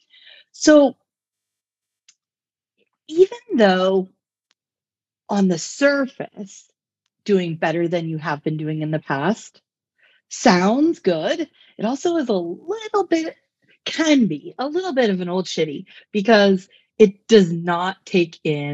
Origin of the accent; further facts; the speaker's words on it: Pacific Northwest, United States; I'm from the Pacific Northwest.